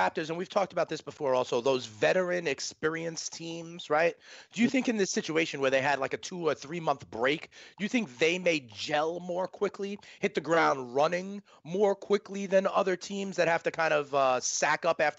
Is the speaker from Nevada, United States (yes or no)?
no; New York, United States; I'm a New Yorker too, so for me laying anything on Boston was a little bit tough.